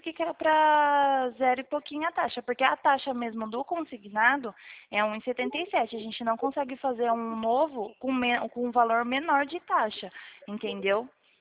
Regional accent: São Roque, São Paulo, Brazil; Eu sou de São Roque.

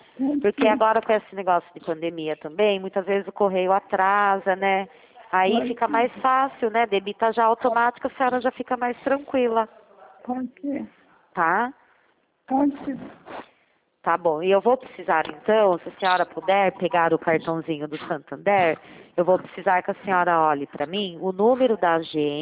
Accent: Itu, São Paulo, Brazil; Eu sou de Itu.

